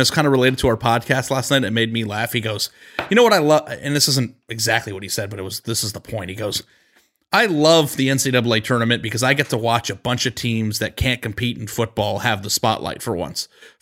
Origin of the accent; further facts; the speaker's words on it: Arizona, United States; which growing up in Arizona, that's such a foreign thing to me.